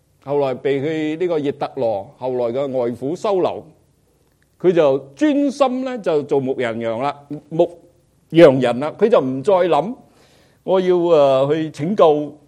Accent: Guangdong, China; 即是我们广东人 很顺口的

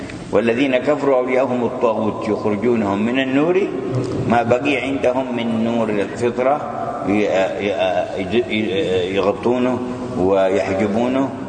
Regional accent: Yemen; أيام الشيوعية عندنا في اليمن عندنا في حزب وهم حزب واحد

